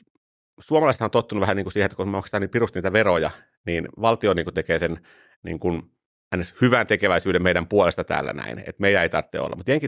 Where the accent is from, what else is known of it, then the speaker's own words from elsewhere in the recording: Suonenjoki, North Savo, Finland; mä oon Suonenjoelta kotoisin.